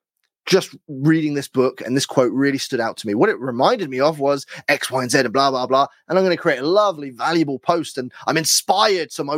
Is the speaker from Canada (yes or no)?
no; United Kingdom; You can tell I'm British.